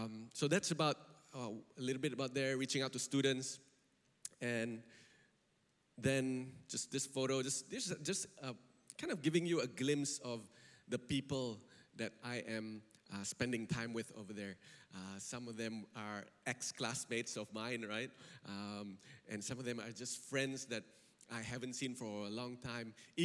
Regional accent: Kuching, Sarawak, Malaysia; I'm from Kuching, but I haven't spent time in Kuching for extended periods for maybe 12 years or so. That's when I left. My family moved to Miri, so every time I go back to Sarawak, I'm going to Miri.

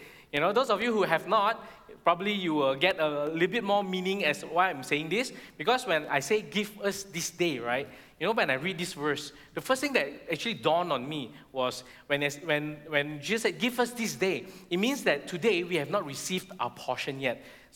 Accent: Malaysia; who I am as a Malaysian.

